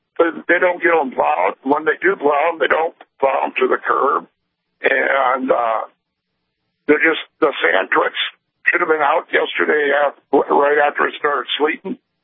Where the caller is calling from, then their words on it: Minot, North Dakota, United States; I'm calling from Minot. The roads are in town here really bad. I moved here in the early 90s.